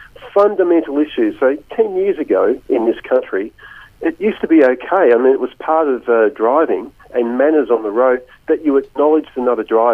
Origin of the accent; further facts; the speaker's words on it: Melbourne, Victoria, Australia; moved away as an adult; Well, it's funny, I'm from Melbourne originally, and I grew up in Melbourne. I left when I was 40.